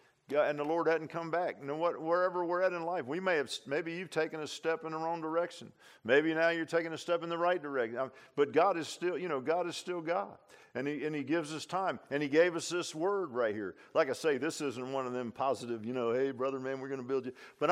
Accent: Virginia Beach, Virginia, United States; I grew up in Virginia Beach, over on the bay side, mostly near the bay, and we had a boat.

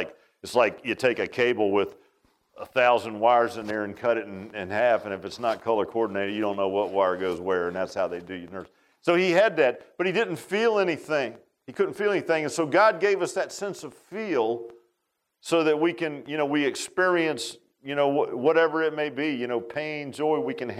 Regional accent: Virginia Beach, Virginia, United States; I grew up in Virginia Beach, and we all had boats. Everybody grew up with a boat.

